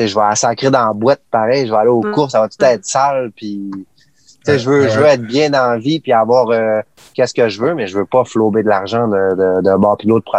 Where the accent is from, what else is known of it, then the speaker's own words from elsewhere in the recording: Quebec, Canada; je viens du Lac-Saint-Jean, puis j'ai réussi à réaliser mon rêve d'être champion